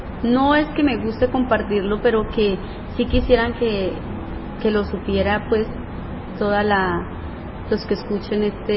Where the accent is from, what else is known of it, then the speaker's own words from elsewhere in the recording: Granada, Meta, Colombia; also born or lived in Vistahermosa; Vistahermosa, Meta, el lugar de nacimiento mío, pero pues me crié en Granada, Meta.